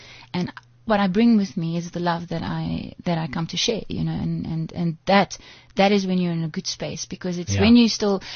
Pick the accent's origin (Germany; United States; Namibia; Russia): Namibia; Well, I grew up in Namibia.